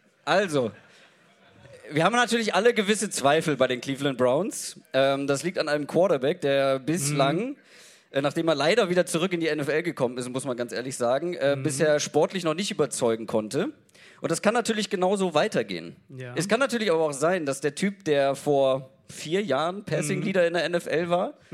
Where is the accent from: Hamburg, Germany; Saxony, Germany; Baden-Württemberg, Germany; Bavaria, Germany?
Hamburg, Germany; Tourabschluss in meiner Heimatstadt.